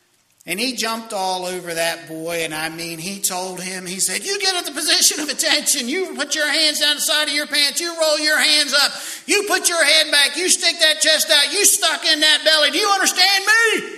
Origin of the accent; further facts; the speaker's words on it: Baltimore, Maryland, United States; And I was from Baltimore back then.